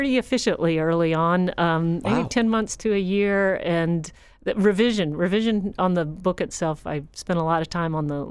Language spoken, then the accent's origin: English; Atlanta, Georgia, United States; And I always enjoyed, you know, growing up in Atlanta, hearing sea stories and storms and what have you.